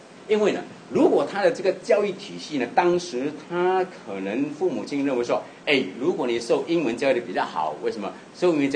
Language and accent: Chinese; Malaysia; 所以我们从马来西亚来的啊，一般上我们英文没有太大的问题